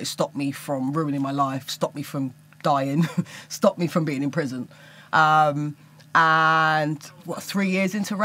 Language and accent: English; London, United Kingdom; So I grew up in North London.